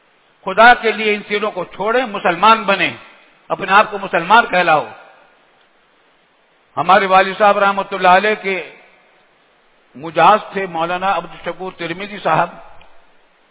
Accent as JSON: {"language": "Urdu", "town": "Deoband", "region": "Uttar Pradesh", "country": "India", "tie": "born or raised there", "moved": "yes", "lives_now": "Pakistan", "said": "میں دیوبند کا رہنے والا ہوں، ہم دونوں بھائی ہیں، دیوبند کے رہنے والے ہیں، ہماری ولادت دیوبند میں ہوئی ہے، ہمارا پیدائشی وطن دیوبند ہے، ہمارے آبا و اجداد کا پیدائشی وطن دیوبند تھا"}